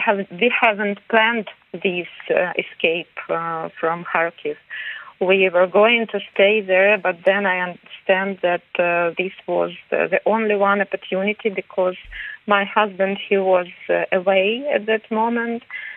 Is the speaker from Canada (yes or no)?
no; Russia; born there; first language Russian; English is a second language; I was born in Russia. My native language was Russian. All our relatives, they talked and they spoke Russian